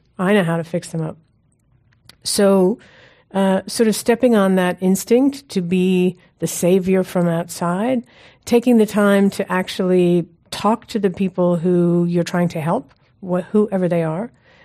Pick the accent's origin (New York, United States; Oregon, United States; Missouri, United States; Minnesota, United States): New York, United States; I am from New York, and so I think anyone here would be better qualified to answer that than me.